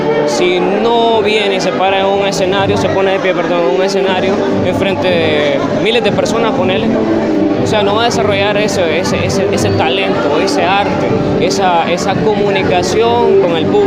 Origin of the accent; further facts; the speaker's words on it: Nicaragua; la música es algo que llevamos en la sangre como nicaragüenses